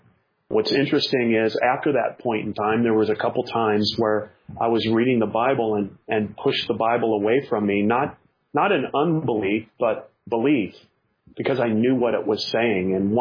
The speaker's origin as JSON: {"language": "English", "town": "Des Moines", "region": "Iowa", "country": "United States", "tie": "born or raised there", "said": "I grew up in Des Moines, Iowa, in the Roman Catholic religion, and went through parochial school, first grade through 12th grade"}